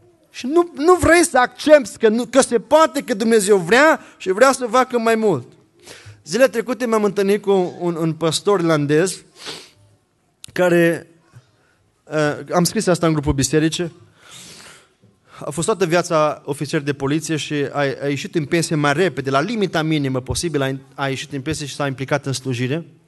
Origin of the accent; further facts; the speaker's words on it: Romania; moved away; Eu știu de unde am venit. Eu am venit din România, de la sat. Și eu am crescut la coada vacii. Am crescut la țară.